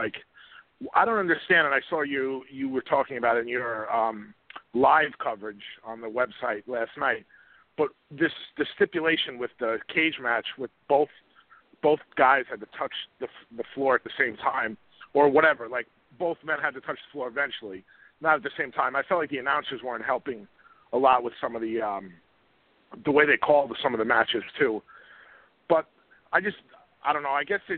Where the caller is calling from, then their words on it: Buffalo, New York, United States; from Buffalo.